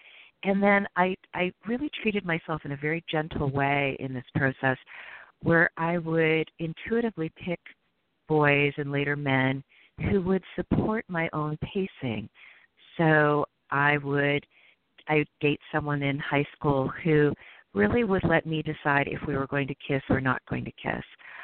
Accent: Midwest, United States; You know, I was raised in the Midwest, and I was raised very Catholic

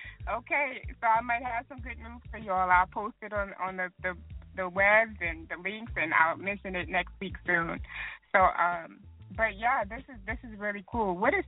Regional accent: Killeen, Texas, United States; but I am from Killeen, Texas, although I'm right out here on the West Coast right now

